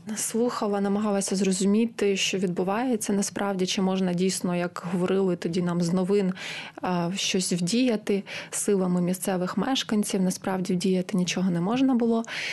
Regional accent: Pervomaisk, Luhansk Oblast, Ukraine; я тоді з Києва поїхала до батьків на Луганщину, в мій рідний Первомайськ

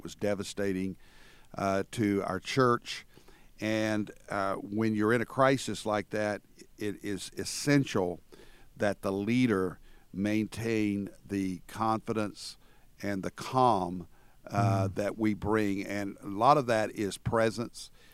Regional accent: Conway, Arkansas, United States; I was born in Conway, Arkansas, and lived the first 10 years of my life there with my parents and with our grandfather, my grandfather.

